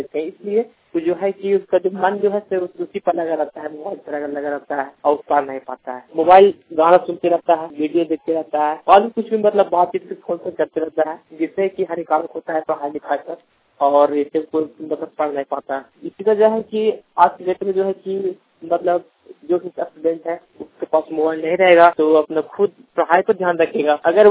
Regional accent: Chatra, Jharkhand, India; मैं चतरा जिला के निवासी हूँ।

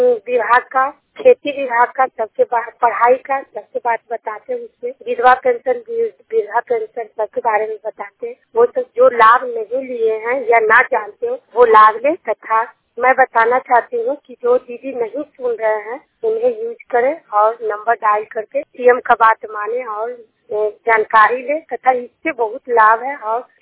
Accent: Nagarnausa, Bihar, India; गांव नगर नौसा, क्लस्टर नगर नौसा, जिला नालंदा की निवासी हूँ।

